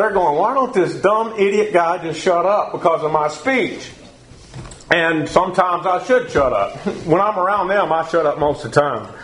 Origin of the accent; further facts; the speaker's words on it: the South, United States; I'm from the South, but I ain't going to talk 90 miles an hour and talk like a Southern black man.